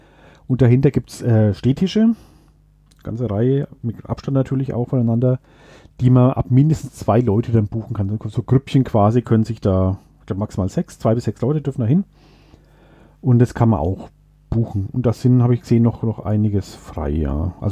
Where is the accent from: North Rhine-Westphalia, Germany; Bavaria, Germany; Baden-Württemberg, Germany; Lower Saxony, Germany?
Bavaria, Germany; Schweinfurt; born there; Und vor allem Schweinfurter. Also ich verbinde mit ihm meine Geburtsstadt